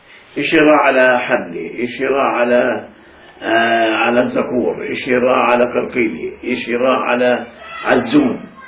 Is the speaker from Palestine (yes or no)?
yes; Jaffa, Palestine; moved away; also born or lived in Kafr Qasim; لما طلعت من يافا قعدت في كفر قاسم